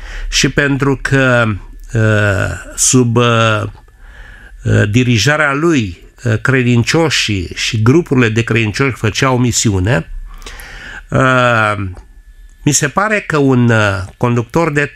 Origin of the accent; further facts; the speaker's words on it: Galați, Galați County, Romania; also born or lived in Baia Mare / Călărași; now in Constanța, Romania; În 1954 și m-am născut în localitatea Baia Mare. Acum, este curios că m-am născut acolo, deși am crescut în Galați, apoi de acolo m-am mutat în Călăraș din cauza serviciului și din Călăraș am venit în Constanța prin căsătorie cu soția mea Mariana și locuiesc în Constanța.